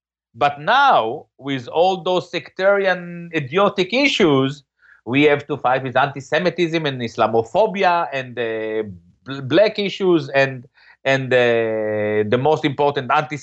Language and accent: English; Boston, Massachusetts, United States; When I was young, I would ask Americans I would meet in Europe, where are you from? And tell them, I'm from Boston.